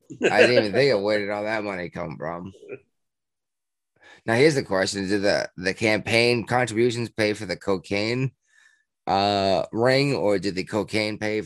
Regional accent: Massachusetts, United States; I grew up in Massachusetts, but yes, I know exactly what you're talking about.

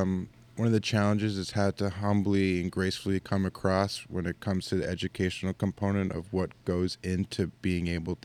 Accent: New York, United States; I'm from Long Island.

